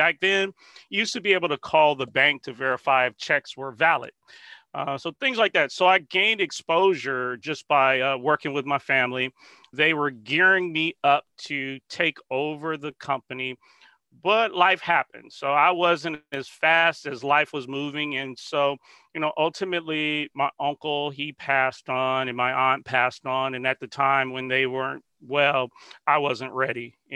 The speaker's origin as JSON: {"language": "English", "town": "Compton", "region": "California", "country": "United States", "tie": "born or raised there", "said": "although I grew up in Compton, California, my mom, she didn't allow me to go to school in the area just because I guess at that time the school systems weren't good."}